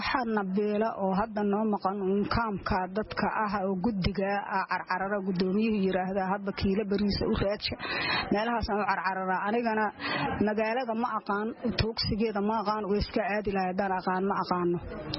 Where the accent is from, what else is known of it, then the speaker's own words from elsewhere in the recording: Janaale, Lower Shabelle, Somalia; waxaan ka soo barakacay meel la yiraa jannaale